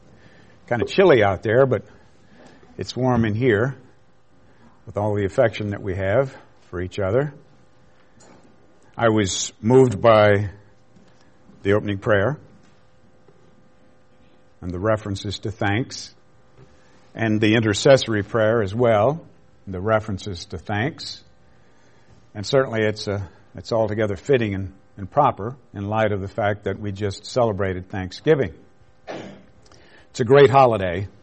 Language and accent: English; United States; Aren't you glad you're an American? Thank God I'm an American.